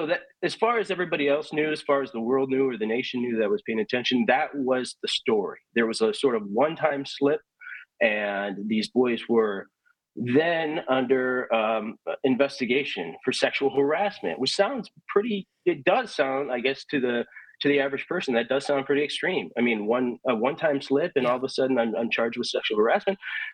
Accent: Wisconsin, United States; So like you, Kristen, I grew up in Wisconsin

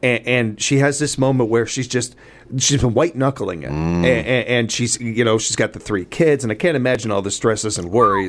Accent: Midwest, United States; Yes, I have felt the cold. I'm from the Midwest.

